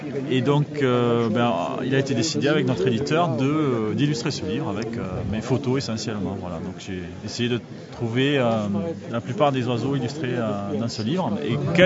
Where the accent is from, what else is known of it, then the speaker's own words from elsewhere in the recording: Occitanie, France; nous, on est originaire du coin, hein, de la Bigorre.